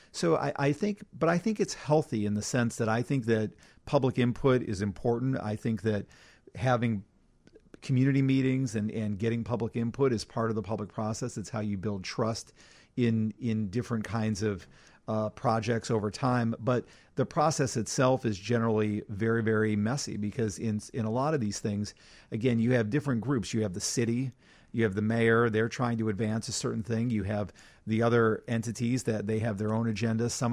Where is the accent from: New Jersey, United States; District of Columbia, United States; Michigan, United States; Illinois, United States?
Illinois, United States; Chicago; You say I'm from Chicago. Anybody that's been to Chicago says that is a great city.